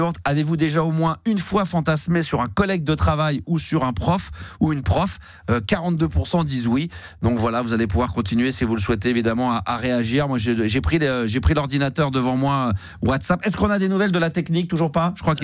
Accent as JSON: {"language": "French", "town": "Nice", "region": "Provence-Alpes-Côte d'Azur", "country": "France", "said": "Je suis niçois d'autant plus."}